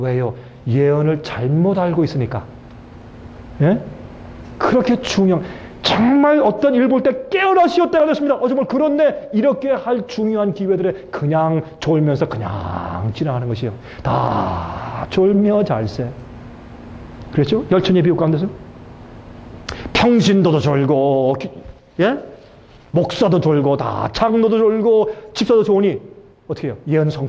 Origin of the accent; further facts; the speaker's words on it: South Korea; now in United States; 법적으로는 물론 저는 한국 사람이니까